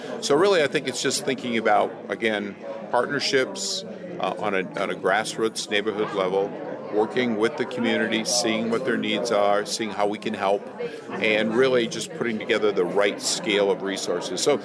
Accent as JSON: {"language": "English", "region": "Iowa", "country": "United States", "tie": "born or raised there", "said": "I grew up in a rural community in Iowa. Like I was saying, my hometown is a couple thousand people."}